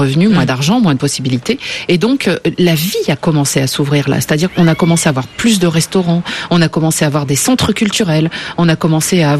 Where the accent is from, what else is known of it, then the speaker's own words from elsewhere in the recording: Minas Gerais, Brazil; French is a second language; C'est-à-dire qu'on est mineiro.